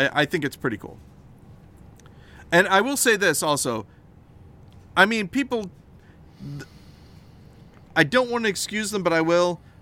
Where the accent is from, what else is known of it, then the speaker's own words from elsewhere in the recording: Seattle, Washington, United States; More people than live in my hometown. How big is Seattle?